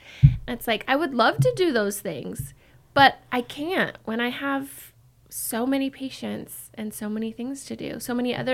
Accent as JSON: {"language": "English", "region": "Idaho", "country": "United States", "said": "I came from Idaho not having a union, and I just felt happier without."}